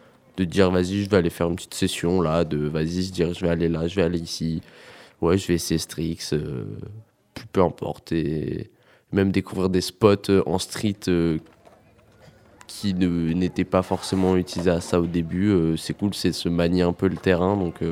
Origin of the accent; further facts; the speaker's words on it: Die, Auvergne-Rhône-Alpes, France; Je viens de Cré, enfin de Die, mais je suis allé à Cré après. J'ai 18 ans